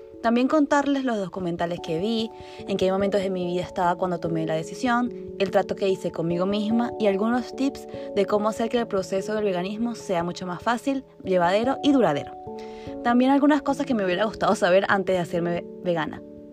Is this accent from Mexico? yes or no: no; Venezuela; soy de Venezuela. Y en mi país, mi familia tiene una finca con animales de granja.